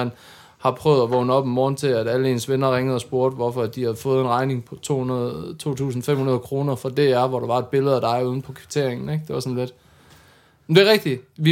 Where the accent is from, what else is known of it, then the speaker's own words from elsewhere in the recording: Jutland, Denmark; jeg er fra Jylland, altså come on, man kan ikke blive meget mere dansk end mig.